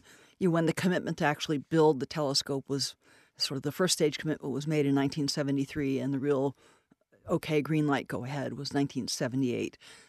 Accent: California, United States; now in Cleveland, United States; I grew up in Southern California, so prior to that, I would be one of those people to kind of say, Ohio?

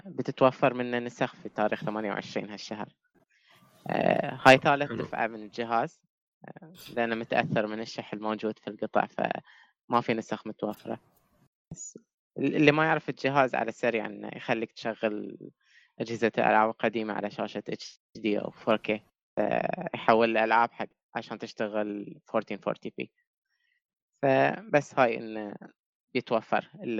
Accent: Bahrain; اي بس في مثلا عندنا في البحرين

